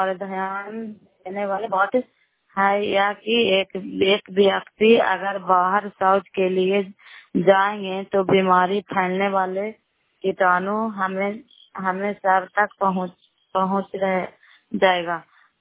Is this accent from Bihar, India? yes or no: yes; Bihar, India; नालंदा जिला कराय ब्लॉक की निवासी हूँ